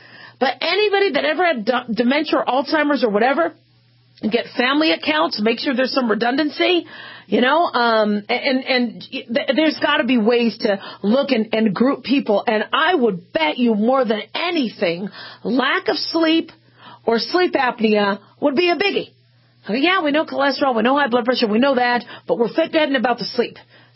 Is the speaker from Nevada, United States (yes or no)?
yes; Nevada, United States; You know, I'm from Southern Nevada, so we have all the casinos out here and we're a 24-hour town.